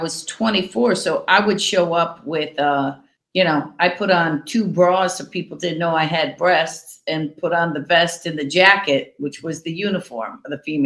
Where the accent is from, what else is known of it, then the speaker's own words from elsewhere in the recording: Cleveland, Ohio, United States; Well, I'm from Cleveland, and I had went to college. My parents had moved to a place called the Quad Cities.